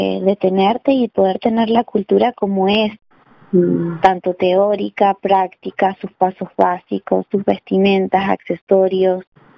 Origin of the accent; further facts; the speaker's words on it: Argentina; nosotros, que somos argentinas